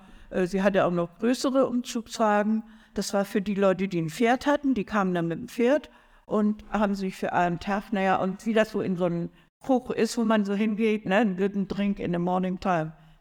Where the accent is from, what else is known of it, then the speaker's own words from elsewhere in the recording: Hamburg, Germany; Ja, also ich bin in Hamburg geboren